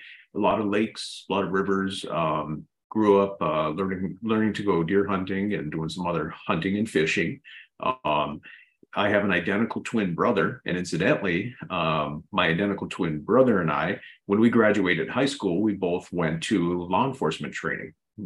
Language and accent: English; Little Falls, Minnesota, United States; I'm 49 years old. I'm from Little Falls, Minnesota